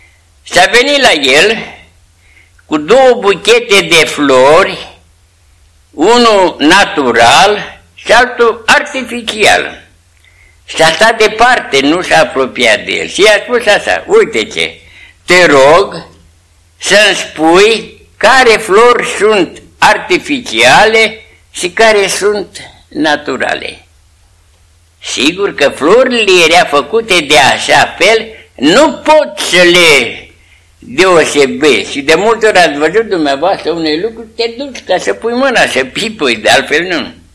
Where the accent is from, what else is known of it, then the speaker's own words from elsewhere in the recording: Micești, Romania; Noi suntem de la Micești